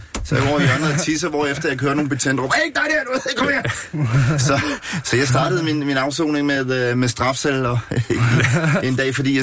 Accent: Capital Region of Denmark, Denmark; jeg er født og opvokset i Rungsted Kyst, men vi flyttede til Bornholm, da jeg var meget ung

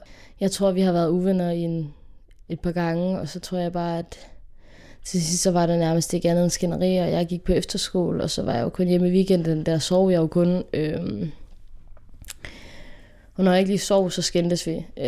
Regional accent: Assens, Region of Southern Denmark, Denmark; og jeg er 17 år, og jeg kommer fra Assens på Fyn.

